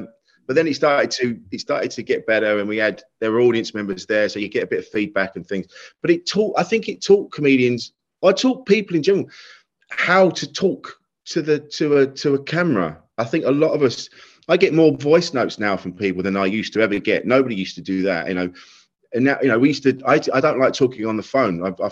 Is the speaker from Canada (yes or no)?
no; South East England, United Kingdom; I'm like, I was a man from Kent just talking in a dark room.